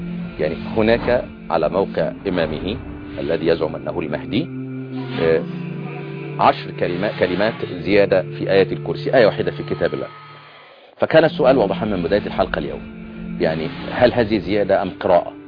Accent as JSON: {"language": "Arabic", "country": "Egypt", "said": "وعندنا في مصر"}